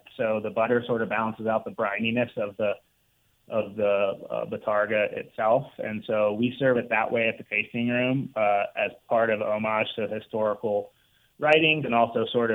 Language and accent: English; Florida, United States; So I grew up in a fishing village like Anna Marie Island, Cortez, and all my childhood friends are fishermen. My family is all, a lot of my family is all still there.